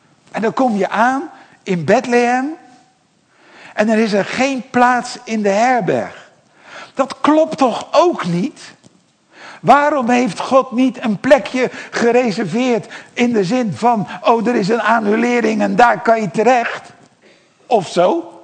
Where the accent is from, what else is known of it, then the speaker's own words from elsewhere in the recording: Rotterdam, South Holland, Netherlands; We woonden in Rotterdam. Nou, kan je zeggen, als Rotterdammer is Dordrecht natuurlijk helemaal niks.